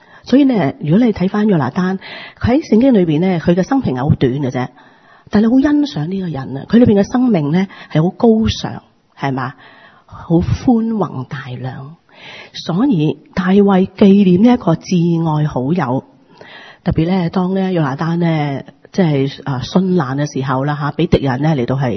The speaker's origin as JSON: {"language": "Cantonese", "country": "China", "said": "我中國人一句做得好"}